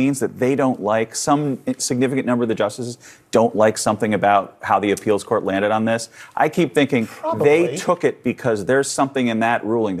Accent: Troy, New York, United States; Well, first of all, shout out to Albany. I'm from Troy.

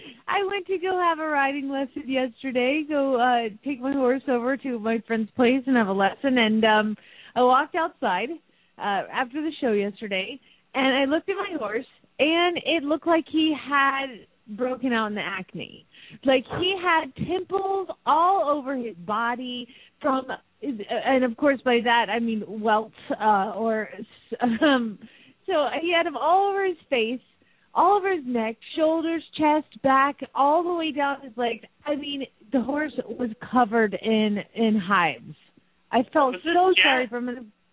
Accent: Phoenix, Arizona, United States; from Phoenix, Arizona

